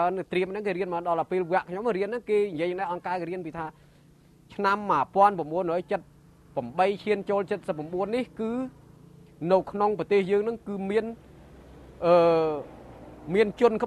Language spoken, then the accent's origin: Khmer; Tram Kak, Takeo, Cambodia; អាយុប្រហែលចំនួននោះខ្ញុំអាយុ19ឆ្នាំស្រុកកំណើតនៅណាអញ្ចឹងខ្ញុំប្រាប់ថាស្រុកនៅស្រុកត្រាំកក់ខេត្តតាកែវយើង